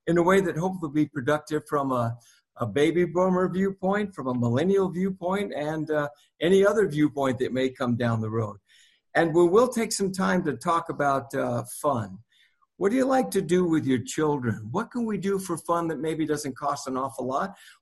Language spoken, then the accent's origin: English; California, United States; I grew up in Southern California. I wanted to be an entertainer.